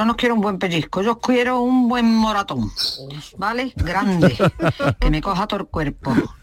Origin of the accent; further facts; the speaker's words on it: Jerez de la Frontera, Andalusia, Spain; de Jerez.